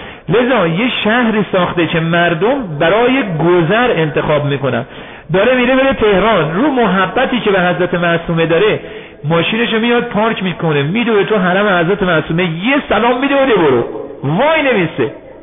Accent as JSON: {"language": "Persian", "region": "Isfahan", "country": "Iran", "tie": "born or raised there", "lives_now": "Qom, Iran", "said": "چون خودم بچه اصفهان هستم، بارها شده خیلی ها تو قم به من میگن تو بیکار بودی، شهر اصفهان به اون خوبی"}